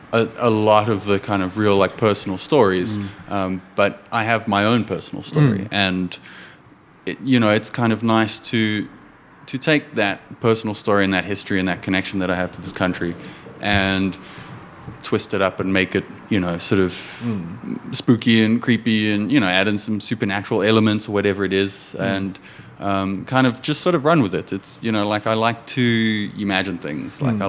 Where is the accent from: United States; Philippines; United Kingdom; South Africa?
South Africa; That's part of being a South African is...